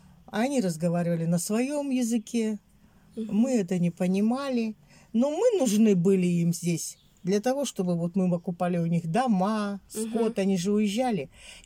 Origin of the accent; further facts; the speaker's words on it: Osh Region, Kyrgyzstan; moved away as an adult; Мы приехали из Республики Кыргызстан в ноябре 1992 года.